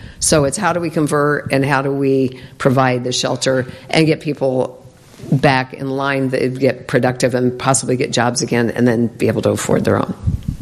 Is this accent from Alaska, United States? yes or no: no; Clarinda, Iowa, United States; I come from Clarinda, where we had one.